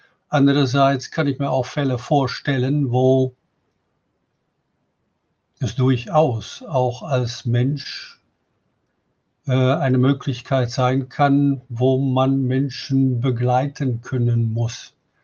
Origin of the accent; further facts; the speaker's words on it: Netherlands; mir geht als Niederländer zum Thema Euthanasie natürlich ständig die niederländische Gesetzgebung durch den Kopf